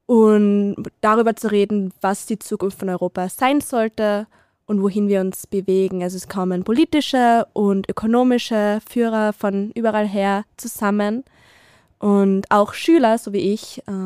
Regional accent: Carinthia, Austria; ich bin aufgewachsen in Kärnten und habe halt meine Freizeit irgendwie damit verbracht, in Feldern rumzulaufen oder Wälder zu erkunden.

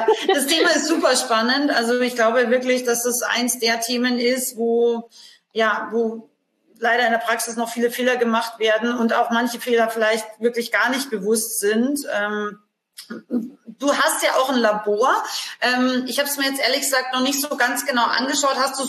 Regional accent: Austria; Also ich bin ursprünglich aus Österreich, also unsere Pferde waren ja auch mal auf der Alm und so.

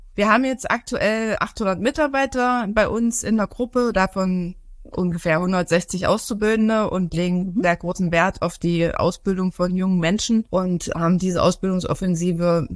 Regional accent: Dessau-Roßlau, Saxony-Anhalt, Germany; Ich bin 39 Jahre jung. Ich stamme aus Sachsen-Anhalt, aus dem Ort Dessau-Roßlau

